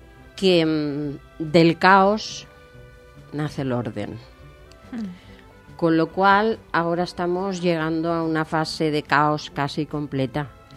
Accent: Castilla-La Mancha, Spain; Yo soy de un pueblecito de La Mancha y en mi pueblo sembraban un año un pedazo de tierra y al año siguiente lo dejaban descansar.

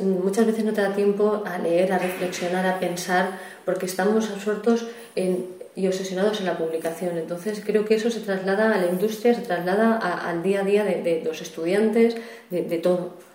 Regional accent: Cuenca, Castilla-La Mancha, Spain; Yo nací en Cuenca. Viví en Cuenca, pero mis padres y mi hermana siguen viviendo en Arcas. Entonces, yo tengo una vinculación muy fuerte.

